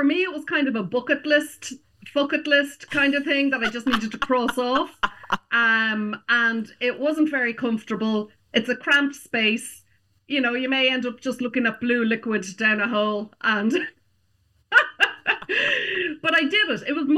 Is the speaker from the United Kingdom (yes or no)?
no; Ireland; now in Canada; I'm an Irish woman living in Canada. I just have to make sure people understand the accent.